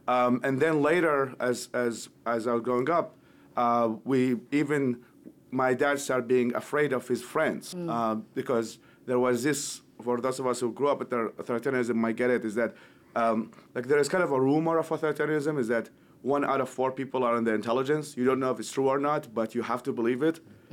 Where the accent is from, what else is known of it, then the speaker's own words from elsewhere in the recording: Baghdad, Baghdad Governorate, Iraq; So I grew up in West Baghdad, and West Baghdad is mostly known because it was close to Fallujah